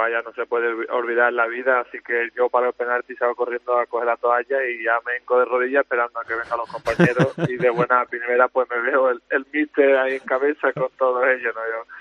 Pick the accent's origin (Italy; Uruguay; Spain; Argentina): Spain; También soy español y muy orgulloso de mi país